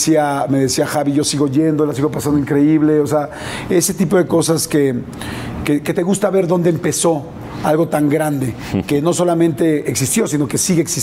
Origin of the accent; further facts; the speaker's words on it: Mexico; yo soy un mexicano más